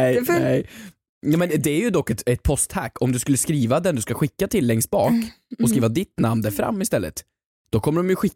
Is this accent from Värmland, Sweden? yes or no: yes; Värmland, Sweden; alla jävla raggare hemma i Värmland